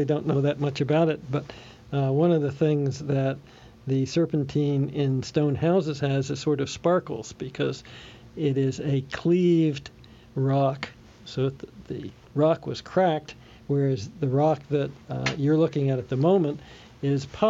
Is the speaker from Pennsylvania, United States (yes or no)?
yes; Bryn Mawr, Pennsylvania, United States; born there; eastern Pennsylvania has a bunch of houses that are made out of serpentine stone, and I was born in Bryn Mawr, which is not far from where that is.